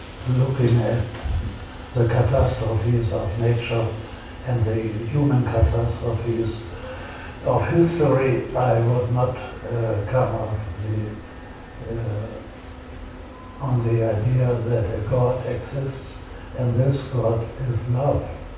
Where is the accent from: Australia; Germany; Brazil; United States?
Germany; Hamburg; experienced the destruction of my hometown, Hamburg.